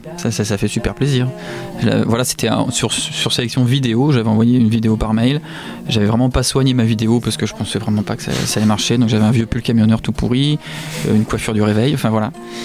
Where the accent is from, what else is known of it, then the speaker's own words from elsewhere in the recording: Brittany, France; now in Montpellier, France; Suis montpelliérain depuis 5 ans. Je suis breton d'origine.